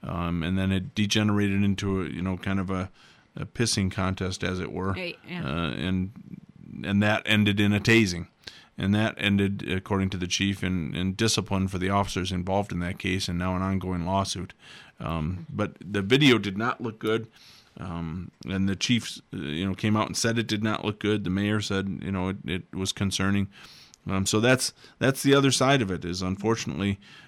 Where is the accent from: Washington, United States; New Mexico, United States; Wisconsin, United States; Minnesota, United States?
Wisconsin, United States; Wauwatosa; So I'm originally from Milwaukee, Wauwatosa specifically, a suburb of Milwaukee.